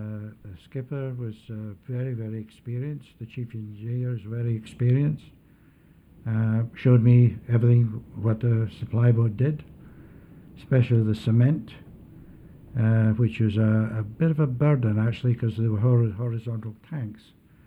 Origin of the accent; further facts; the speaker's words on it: Moffat, Scotland, United Kingdom; accent: Scottish; Moffat in Dumfriesshire, in south of Scotland, yes.